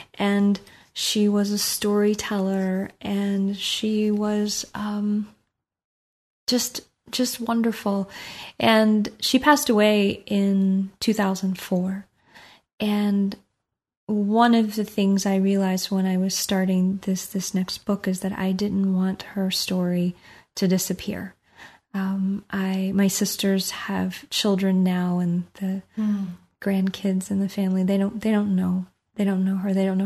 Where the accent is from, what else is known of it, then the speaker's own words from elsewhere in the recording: Louisville, Kentucky, United States; I grew up in Louisville, Kentucky, and coming out of high school into undergraduate at the University of Louisville